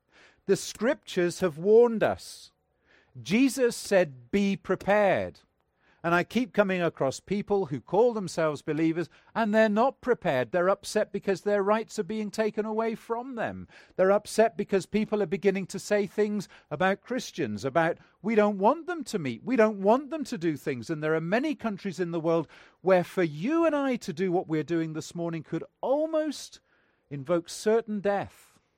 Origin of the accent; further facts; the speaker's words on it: Northern Nigeria, Nigeria; born there; I was born in West Africa, right in the far north of Nigeria